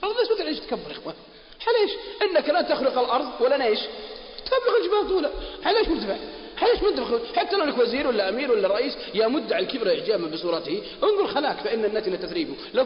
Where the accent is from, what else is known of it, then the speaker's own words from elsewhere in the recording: Al-Qassim, Saudi Arabia; عندنا في القصيم